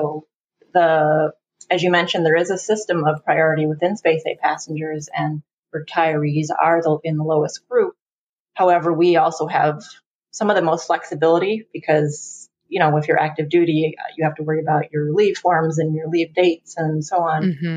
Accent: United States; we stayed in Europe for the 90 days that you're allowed to stay as an American, just with no visa.

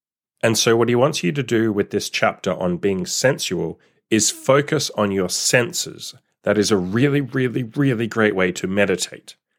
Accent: Perth, Western Australia, Australia; It was actually written by someone who lives in a city called Perth, which happens to be the city that I was born in, that I grew up in Australia.

